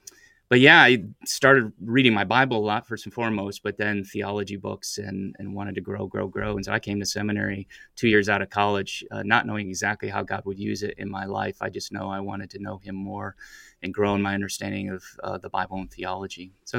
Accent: Toledo, Ohio, United States; I'm from Ohio. I'm a native to Toledo, Ohio.

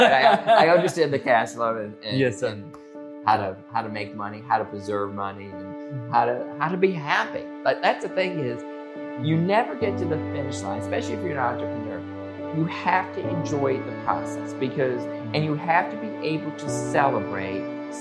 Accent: Connecticut, United States; also born or lived in Georgia; So born and raised in Connecticut, came down, went to college, University of Georgia

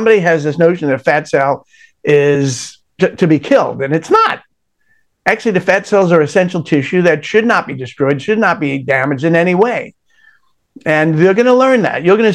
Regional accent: Brooklyn, New York, United States; one of the things that you and I discussed before coming on air was the fact that we're both from Brooklyn.

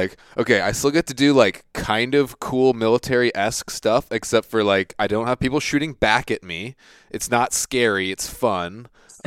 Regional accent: Virginia Beach, Virginia, United States; So I grew up in Virginia Beach.

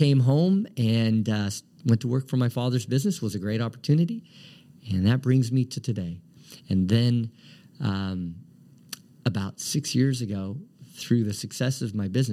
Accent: Portland, Oregon, United States; So I grew up in North Portland, you know, hard scrabble upbringing. We were poor.

